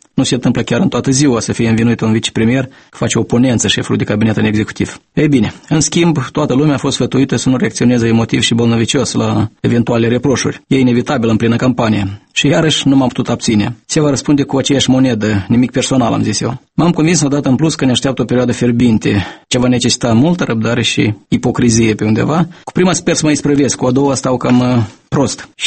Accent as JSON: {"language": "Romanian", "town": "Mingir", "region": "Hîncești District", "country": "Moldova", "tie": "born or raised there", "said": "O problemă aparte, cu ce mă duc la primul sunet din satul meu de Baștina, iau un lot de cărți pentru bibliotecă"}